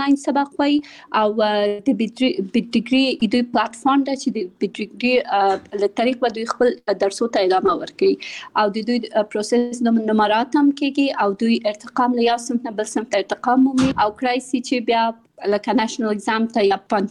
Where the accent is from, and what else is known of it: Kabul, Afghanistan; born or raised there; also born or lived in Pakistan